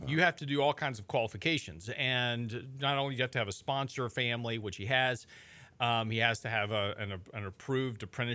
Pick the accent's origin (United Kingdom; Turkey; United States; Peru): United States; Texas; That I was from Texas, and they wanted to know whether or not we all had cattle and oil wells.